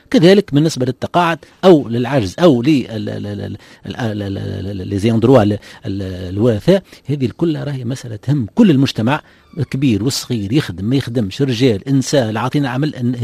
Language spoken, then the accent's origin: Arabic; Tunisia